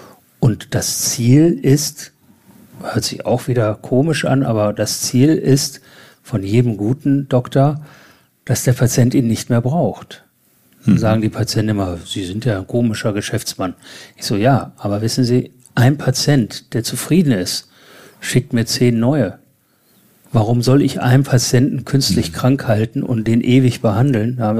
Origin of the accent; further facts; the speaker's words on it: Rhineland, Germany; Jetzt komme ich aus dem Rheinland, da ist die Zahl 11 heilig.